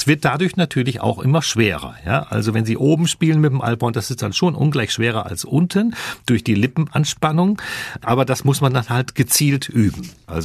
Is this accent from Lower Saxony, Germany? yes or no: yes; Wilhelmshaven, Lower Saxony, Germany; ich selbst, das hören Sie im Dialekt, bin von der Nordseeküste, ich bin geboren in Wilhelmshaven